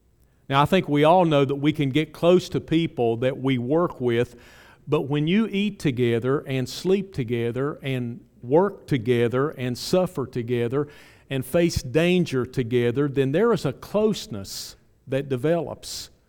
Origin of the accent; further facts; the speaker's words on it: West Virginia, United States; I don't use it as a negative term because I'm from West Virginia.